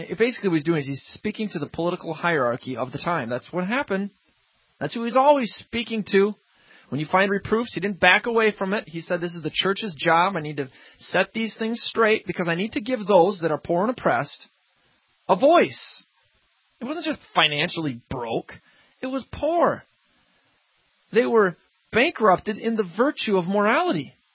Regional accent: Minnesota, United States; We have a similar, we're from Minnesota here, the land of many lakes.

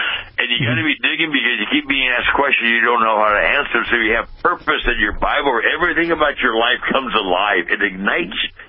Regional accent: Pasadena, California, United States; I was born and raised in Pasadena.

